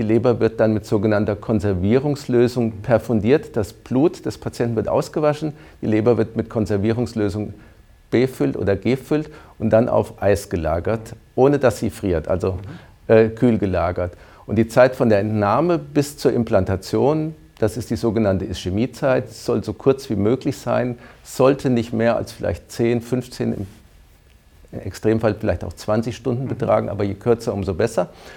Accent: Hesse, Germany; also born or lived in Hanover, Germany / Ruhr, Germany; Also ich komme aus Oberhessen

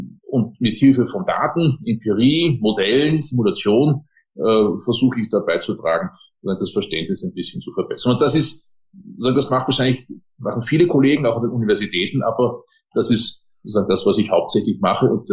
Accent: Austria; moved away as an adult; also born or lived in Germany; Ich bin Österreicher, ne? Das hört man sowieso.

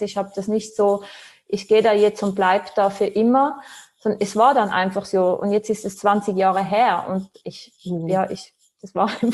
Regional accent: Tyrol, Austria; Also ursprünglich bin ich aus Tirol, bin geboren und aufgewachsen in Tirol, Österreich.

